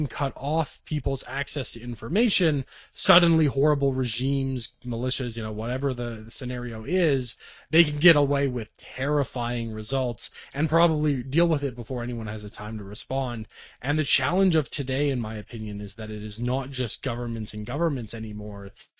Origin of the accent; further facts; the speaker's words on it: Canada; especially as a Canadian, it's quite staggering that my bank won't let me have a long password